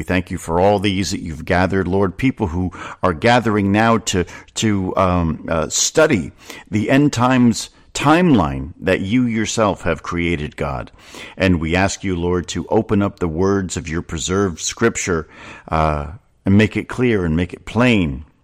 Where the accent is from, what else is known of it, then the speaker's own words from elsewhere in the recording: Pompton Lakes, New Jersey, United States; That's my home state, New Jersey, born and raised in a little town called Pompton Lakes.